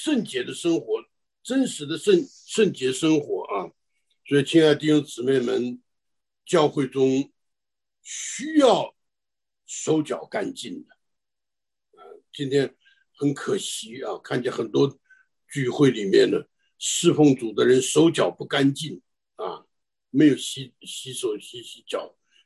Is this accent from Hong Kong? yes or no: no; United States; 就我们美国人常讲的 it doesn't work 啊。